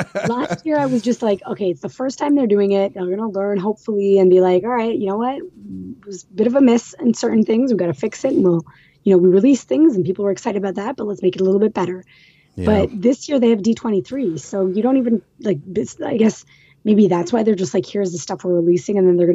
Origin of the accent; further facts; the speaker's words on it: Canada; I'm Canadian.